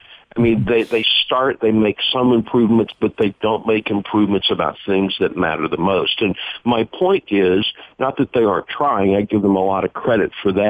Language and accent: English; Greenville, Texas, United States; I mean, we both grew up in Greenville. There was that Sears down on Lee Street in Greenville, Texas.